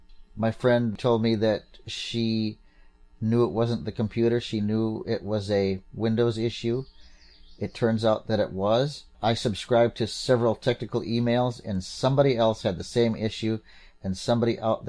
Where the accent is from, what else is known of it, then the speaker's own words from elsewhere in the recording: Minnesota, United States; I'm not from down there. I'm from Minnesota.